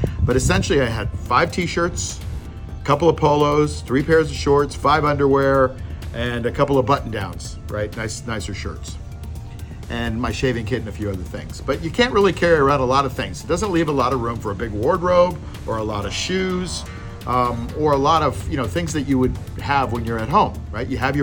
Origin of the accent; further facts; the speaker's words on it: United States; But on a cultural perspective, as an American, I was kind of blown away